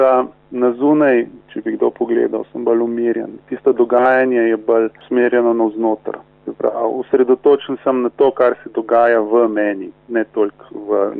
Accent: Ljubljana, Central Slovenia, Slovenia; Rodil sem se v Ljubljani, prvih 20 let sem preživel tam do študija. Pol sem živel pa vse povsod v različnih mestih. Kamnik, Celje, Maribor, Rogaška, Slatina, ponekod sem delal, ponekod sem živel.

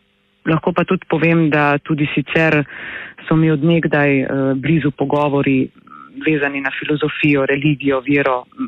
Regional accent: Vipava, Gorizia, Slovenia; Sem namreč iz Vipave, sem ponosna vipavka, ki pa sem sedaj, če tako rečem, ves čas razpeta nekako med Vipavo in Ljubljano

